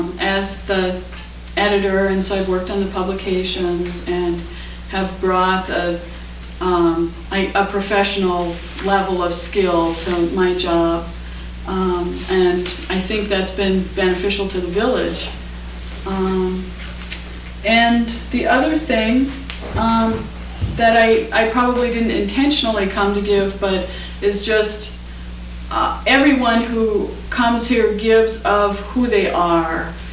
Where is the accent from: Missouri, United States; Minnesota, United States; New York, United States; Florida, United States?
Minnesota, United States; living in the Midwest, I was from Minnesota, and there's just constant violence against women.